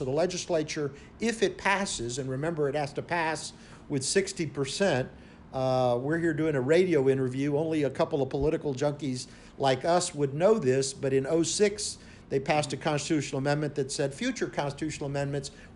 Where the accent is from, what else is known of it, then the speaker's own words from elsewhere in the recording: Tampa, Florida, United States; I grew up in Tampa in a law enforcement and medical home. My parents were in law enforcement and medicine.